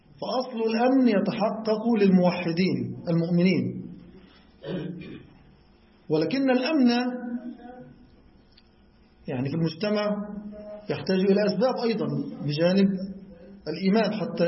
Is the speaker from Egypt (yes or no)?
yes; Egypt; نحن في بلدنا مصر هنا هذه الأجهزة تحترم الإسلام